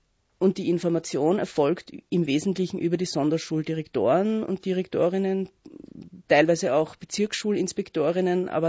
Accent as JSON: {"language": "German", "region": "Vienna", "country": "Austria", "moved": "yes", "said": "Ich lebe ja jetzt seit 12 Jahren, bin ursprünglich aus Wien, aber lebe seit 12 Jahren in Tirol"}